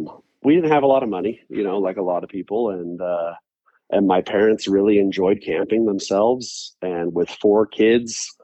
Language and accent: English; Taylorsville, Utah, United States; So I was born in Taylorsville, Utah, born and raised.